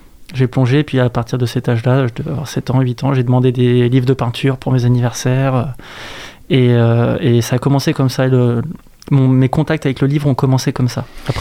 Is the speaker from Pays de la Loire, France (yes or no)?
yes; Saint-Nazaire, Pays de la Loire, France; Je suis né, j'ai grandi à Saint-Nazaire, donc jusqu'à mon école primaire, collège, lycée, jusqu'à Saint-Nazaire, enfin à Saint-Nazaire, jusqu'au bout.